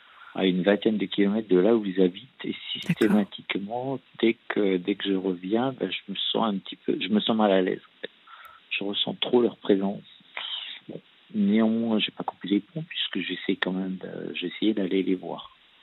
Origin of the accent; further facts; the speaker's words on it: Montbéliard, Bourgogne-Franche-Comté, France; Dans un petit village à côté de Montbéliard.